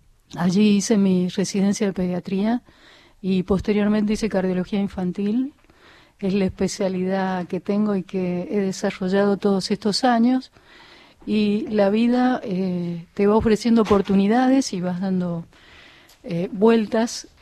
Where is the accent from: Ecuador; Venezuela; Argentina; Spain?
Argentina; San Juan; born there; now in Buenos Aires, Argentina; Yo nací en San Juan, estudié en Córdoba y hice mis especialidades acá en Buenos Aires.